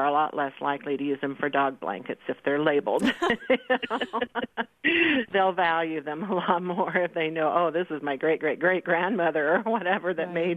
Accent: Overbrook, Kansas, United States; when we built a new church in my hometown of Overbrook, Kansas, and my mom went to work there

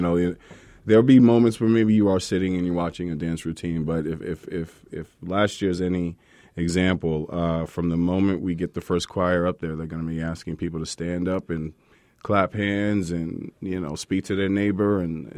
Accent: New York, United States; I'm from New York, and so I grew up in Long Island, and we went to a church out in Queens that was in a black neighborhood out there.

